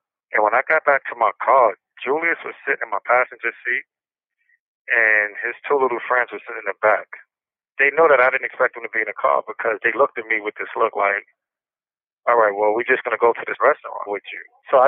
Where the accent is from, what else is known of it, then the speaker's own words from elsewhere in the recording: Brooklyn, New York, United States; Yes, I grew up in Brooklyn, New York, and with my mother, father, and my two older brothers.